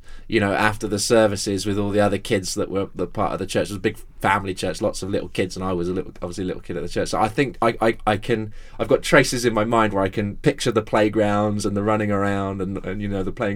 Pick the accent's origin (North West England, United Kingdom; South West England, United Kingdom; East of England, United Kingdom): South West England, United Kingdom; Exeter; the local church I was brought up in my hometown of Exeter